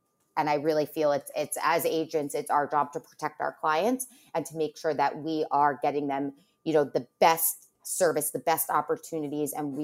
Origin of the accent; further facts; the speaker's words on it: New York, United States; Well, so I grew up in Westchester, and I always loved to read.